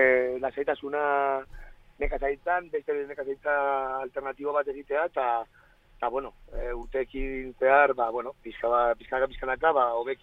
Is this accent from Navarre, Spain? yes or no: yes; Lumbier, Navarre, Spain; born there; ni hemen jaio nintzen Irunberrin upategian mahats bilketetan